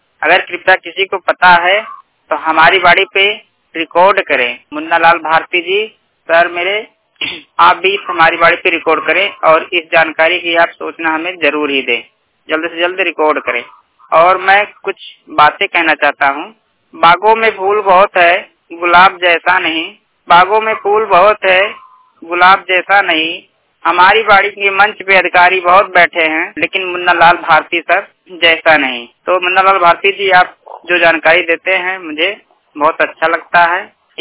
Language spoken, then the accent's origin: Hindi; Basti, Uttar Pradesh, India; मैं दोनों आँख का विकलांग हूँ और जनपद जिला बस्ती के रहने वाला हूँ। राज्य यूपी के हूँ मैं।